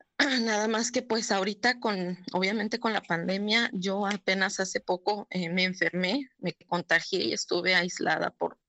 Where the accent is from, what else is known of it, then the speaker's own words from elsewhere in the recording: California, United States; Yo soy de acá de California y acabamos de terminar nuestro curso hace un par de semanas